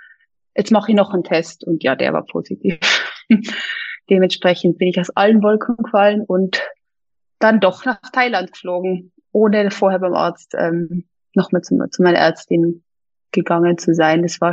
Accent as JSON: {"language": "German", "town": "Innsbruck", "region": "Tyrol", "country": "Austria", "moved": "as an adult", "lives_now": "Munich, Germany", "said": "ich komme ursprünglich aus Innsbruck, wohne jetzt aber schon seit 10 Jahren in München, bin 36 Jahre alt und habe 4 Kinder."}